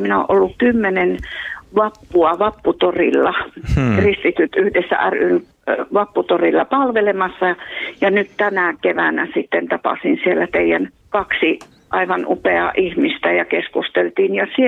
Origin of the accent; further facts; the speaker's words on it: Nilsiä, North Savo, Finland; moved away as an adult; now in Helsinki, Finland; No minä olen lähtöisin pieneltä paikkakunnalta Nilsiästä, jossa tulin 32 vuotta sitten uskoon. Ja 18 vuotta sitten Jumala johdatti minut tänne Helsinkiin